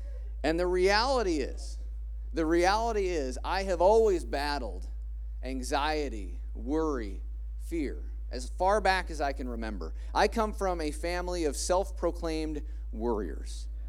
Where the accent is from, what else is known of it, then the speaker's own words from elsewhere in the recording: Spencer, Iowa, United States; My family and I had traveled from my hometown of Spencer. Can I hear it from Northwest Iowa? Anyone? There it is. We traveled down from Northwest Iowa for the Iowa State Fair.